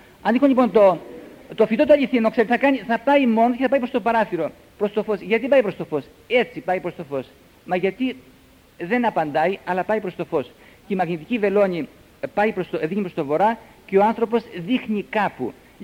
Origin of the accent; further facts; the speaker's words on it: Cyprus; Μη μου τα λέτε πολύ κυπριακά, είμαι Κύπριος αλλά λίγο.